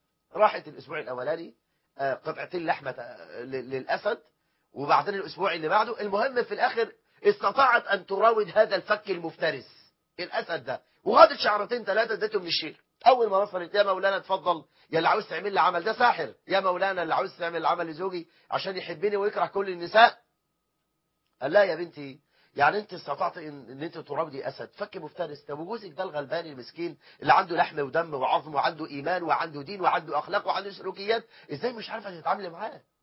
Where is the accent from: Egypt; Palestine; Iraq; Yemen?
Egypt; احنا عندنا في مصر 9 مليون امراه مطلقه